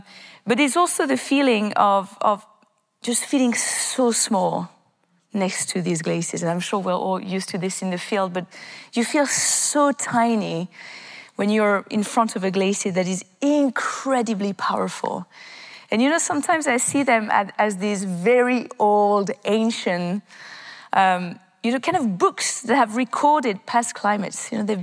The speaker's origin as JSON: {"language": "English", "town": "Annecy", "region": "Auvergne-Rhône-Alpes", "country": "France", "tie": "born or raised there", "second_language": "English", "said": "I just wanted to be in the mountains. I grew up in the French Alps in Annecy."}